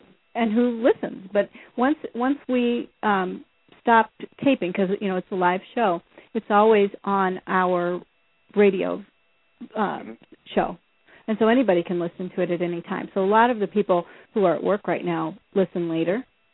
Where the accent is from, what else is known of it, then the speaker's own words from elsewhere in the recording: Iowa, United States; moved away as an adult; now in Minneapolis, United States; I was raised in Iowa, and so when I, you know, hit the age of 21, I thought I made the biggest move of my life up to Minneapolis